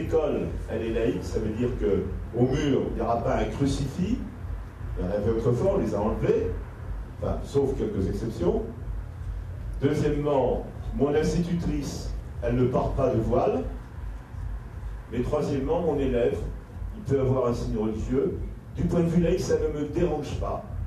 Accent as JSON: {"language": "French", "country": "France", "said": "Mais comme je suis français, je ne suis pas souverainiste."}